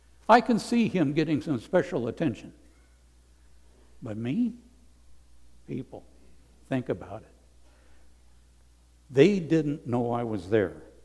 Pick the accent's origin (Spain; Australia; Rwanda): Rwanda; And the guys over there, these are Rwandese guys. And they knew I was from Rwanda.